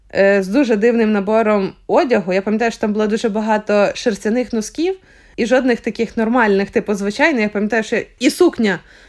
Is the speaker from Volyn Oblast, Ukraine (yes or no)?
yes; Lutsk, Volyn Oblast, Ukraine; Я з Луцька, я в Луцьку була.